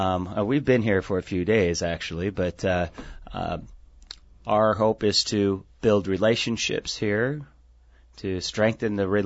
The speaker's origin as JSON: {"language": "English", "town": "Dry Bay", "region": "Alaska", "country": "United States", "lives_now": "Palmer, United States", "said": "I'm from Palmer now, originally from Dry Bay."}